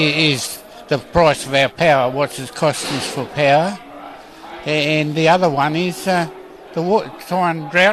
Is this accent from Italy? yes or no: no; Rock Valley, New South Wales, Australia; I come from Rock Valley. It's about 14k from Lismore. I have macadamia nut trees and beef cattle.